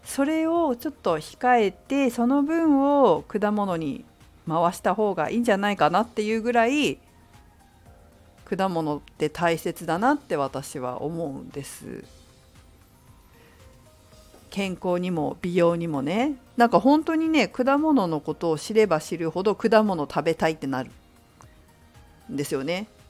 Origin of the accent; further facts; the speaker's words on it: Fukushima, Japan; 私の実家、福島県福島市の実家はね、父方の方の実家は農家、果物農家なので